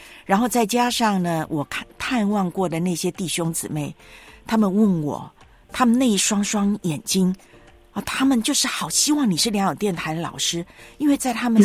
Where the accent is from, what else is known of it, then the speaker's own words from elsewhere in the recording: Taiwan; 因为我是在台湾长大的嘛，从来没有去过内地。